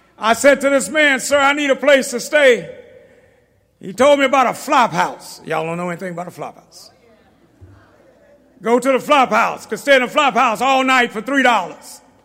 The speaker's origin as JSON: {"language": "English", "town": "Dallas", "region": "Texas", "country": "United States", "said": "I'm from South Dallas, and I'm running for my life."}